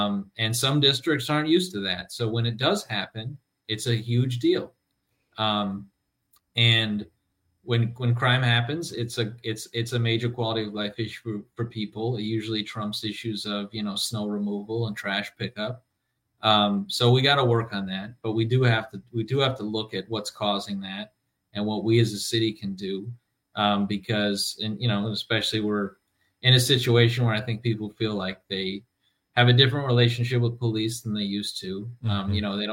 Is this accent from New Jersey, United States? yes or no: no; Milwaukee, Wisconsin, United States; I was born and raised in Milwaukee in the Sherman Park neighborhood. When I grew up, that was still a bustling, thriving, diverse, middle-class neighborhood.